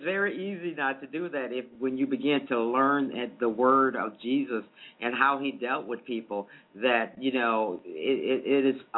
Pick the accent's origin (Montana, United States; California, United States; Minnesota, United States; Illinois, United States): Illinois, United States; Chicago; Because I grew up with house music. I'm from Chicago. You know, we always claim to be the birth of house music.